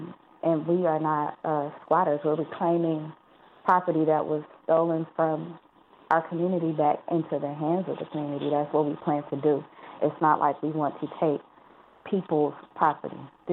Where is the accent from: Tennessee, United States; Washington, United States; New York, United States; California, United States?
California, United States; Oakland; I am from Oakland. I was born and raised in East Oakland. I am from Oakland. My family has been here since the 1950s.